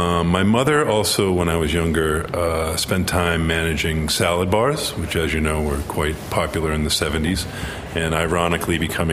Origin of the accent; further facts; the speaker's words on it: Belmont, Massachusetts, United States; I lived and went to high school in Belmont, which is it borders Cambridge.